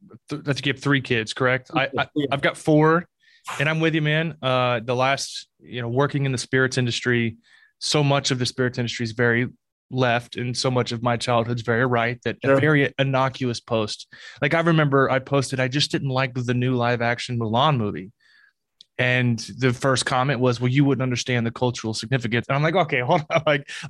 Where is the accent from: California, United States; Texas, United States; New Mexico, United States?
Texas, United States; I grew up in Southern Texas and up with a Pentecostal family.